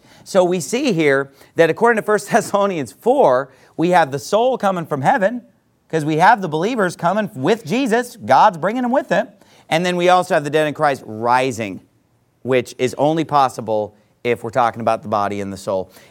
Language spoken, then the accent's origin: English; Sacramento, California, United States; And a guy like that is this guy in Sacramento, California, and I'm from Sacramento, California. So when I was growing up, I would see this guy on TV